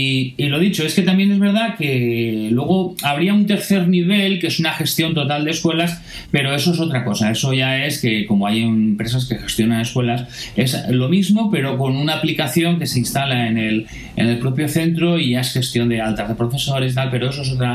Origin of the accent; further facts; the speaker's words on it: Valencian Community, Spain; Está en valenciano, porque soy valenciano.